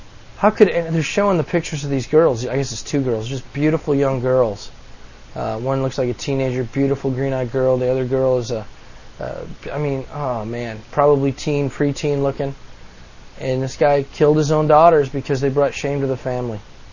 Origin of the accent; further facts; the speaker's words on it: Colorado, United States; I knew who he was just because I'm from Colorado, and I remember the case very, very intimately.